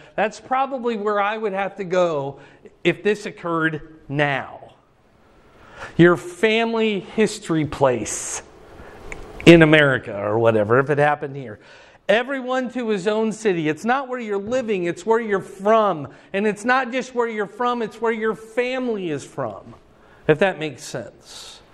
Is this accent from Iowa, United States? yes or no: yes; Fort Dodge, Iowa, United States; also born or lived in Arizona / Cedar Rapids; Well, I graduated high school in Cedar Rapids. Maybe that's your home city. Well, no. Well, you grew up in Fort Dodge, right? Yes.